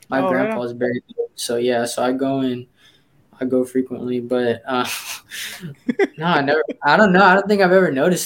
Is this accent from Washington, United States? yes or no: no; Orange Grove, Texas, United States; now in Corpus Christi, United States; We moved here 2008. But yeah, I'm from Orange Grove.